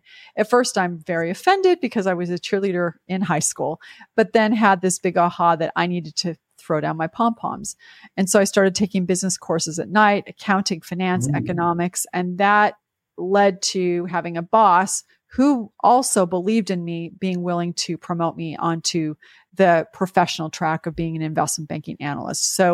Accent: San Jose, California, United States; also born or lived in Madrid, Spain; And grew up in San Jose, California. I went to a high school called Leland High School. Lived there until I went to college.

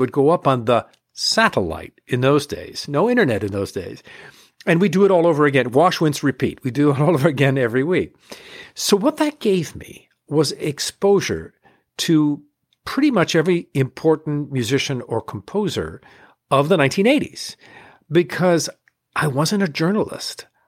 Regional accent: Ann Arbor, Michigan, United States; I have loved classical music since I was a kid growing up in Ann Arbor, Michigan.

